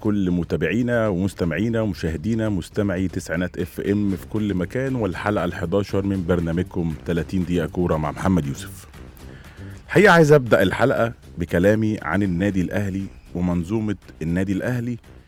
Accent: Egypt; ومن حقنا كلنا كمصريين نفرح ونفتخر بوجود كيان مصري كبير وناجح

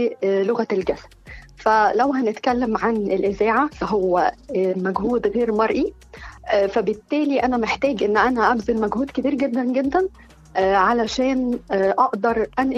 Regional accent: Egypt; علشان نقدر نحافظ على ثقافتنا كمصريين وعاداتنا وتقاليدنا

